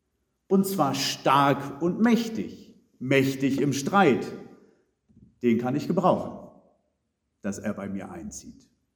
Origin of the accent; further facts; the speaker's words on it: Uelzen, Lower Saxony, Germany; Als ich Kind war, da haben wir diesen Psalm in meiner Heimatgemeinde in Uelzen, ich glaube immer und immer wieder, mit allen Kindern zusammen aufgesagt.